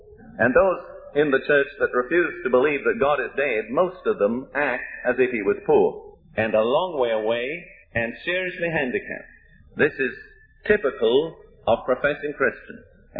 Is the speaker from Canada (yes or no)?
no; United Kingdom; now in United States; I'm British. I'm a guest, a resident in your land.